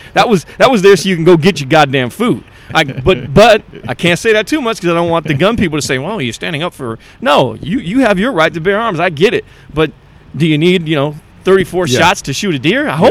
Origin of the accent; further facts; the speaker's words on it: Hayward, California, United States; Look, man, I was from Hayward.